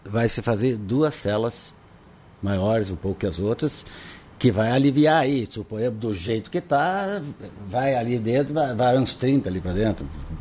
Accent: Lagoa Vermelha, Rio Grande do Sul, Brazil; also born or lived in Erechim; eu não sou de Lagoa Vermelha, nasci em Erechim, mas é a minha terra. Eu gosto aqui, me criei aqui

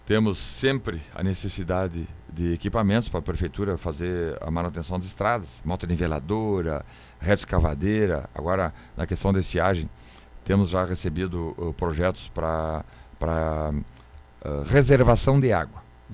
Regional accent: Erechim, Rio Grande do Sul, Brazil; now in Porto Alegre, Brazil; Eu moro aqui há 50 anos, nasci aqui em Erechim, sou erechinense, nasci em Erechim, moro em Porto Alegre há muitos anos, mas sou daqui.

